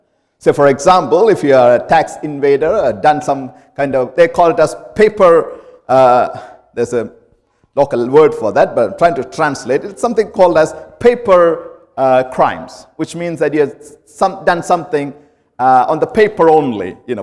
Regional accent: India; Now, I'm from India. We have different way in that part of the world we see people.

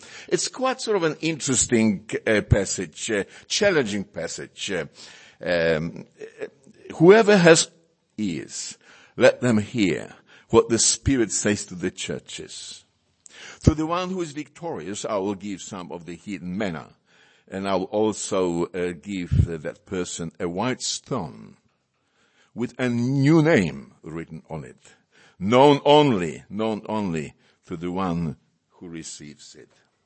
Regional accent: Poland; first language Polish; English is a second language; now in Australia; Because when we arrived in Australia, people asked me, what is your name? Well, immediately my parents, I couldn't speak English at that time.

